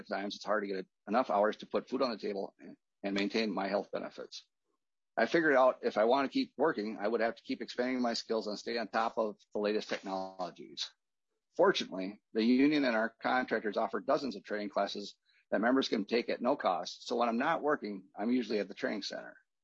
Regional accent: Chisago City, Minnesota, United States; I grew up in Chicago, Minnesota, where my parents still live.

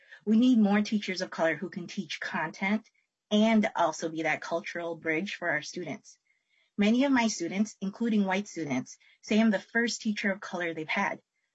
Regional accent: Minneapolis, Minnesota, United States; English is a second language; I grew up in Southside, Minneapolis. I graduated from Minneapolis Public Schools, and I've come back as an ESL teacher at South High School. As an immigrant and former EL student

